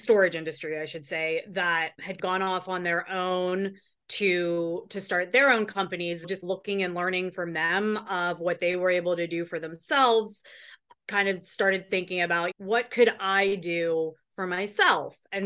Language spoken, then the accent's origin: English; Pittsburgh, Pennsylvania, United States; now in Austin, United States; I'm originally from Pittsburgh, and I was working for a company there and decided that I needed to make a change.